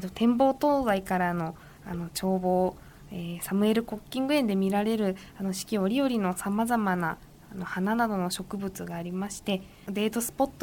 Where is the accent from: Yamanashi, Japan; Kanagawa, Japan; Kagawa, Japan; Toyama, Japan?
Kanagawa, Japan; Kugenuma; 私は鵠沼の出身です。